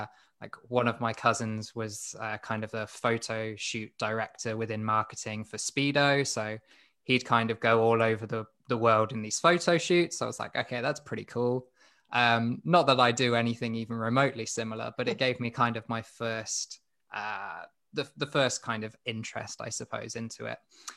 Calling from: West Midlands, United Kingdom; As you've probably heard from my accent, it's not the US. I'm slap bang in the middle of the UK, a gorgeous place called Staffordshire.

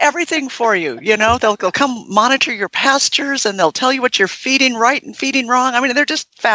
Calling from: Ashland City, Tennessee, United States; I'm actually in Ashland City, but I'm broadcasting live from the Cheatham County Agricultural Extension office.

